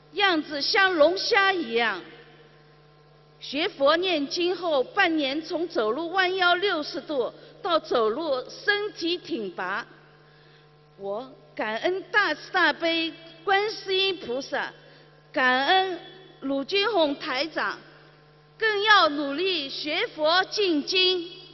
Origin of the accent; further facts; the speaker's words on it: Shanghai, China; 我来自上海，患类风湿性关节炎20多年，在2013年9月接触到心灵法门